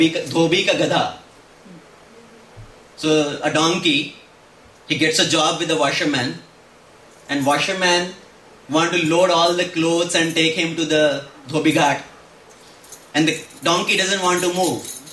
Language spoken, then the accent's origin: English; India; now in United States; We come from India, we think, oh, let me go to USA. Better house, better car, better facilities, life will be all set.